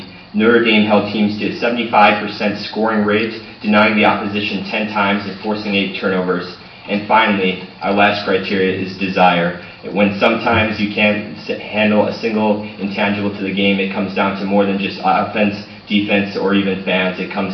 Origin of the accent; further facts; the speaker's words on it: Ireland; I am Irish